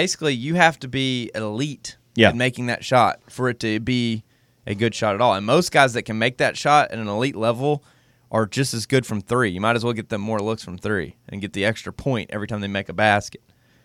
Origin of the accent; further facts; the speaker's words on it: South Carolina, United States; Because growing up in South Carolina, like, Clemson always had really good baseball teams.